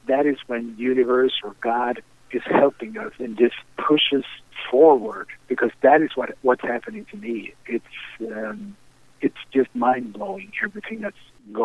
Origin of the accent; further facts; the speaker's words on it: Sweden; here I am from Sweden